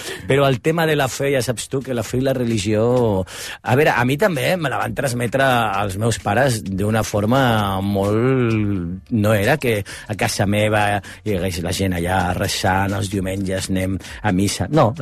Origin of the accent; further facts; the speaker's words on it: L'Hospitalet de Llobregat, Catalonia, Spain; jo soc d'Hospitalet, soc molt de barri